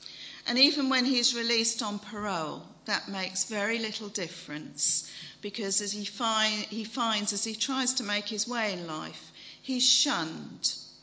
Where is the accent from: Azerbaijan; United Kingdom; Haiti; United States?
United Kingdom; Shefford, East of England; I'm from Shefford, just in case you were wondering where I sort of appeared from.